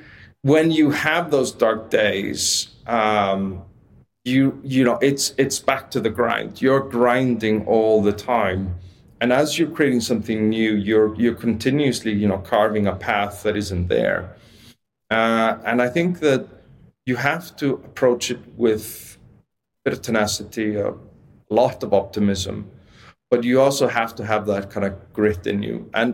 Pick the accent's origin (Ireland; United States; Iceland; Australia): Iceland; I come from Iceland originally, which is a weird place to begin with.